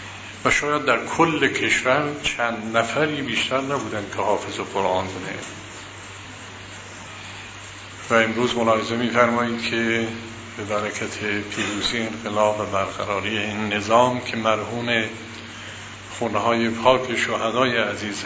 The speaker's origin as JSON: {"language": "Persian", "region": "Yazd", "country": "Iran", "tie": "born or raised there", "said": "وقتی ما بچه بودیم در شهر خودمون در یزد"}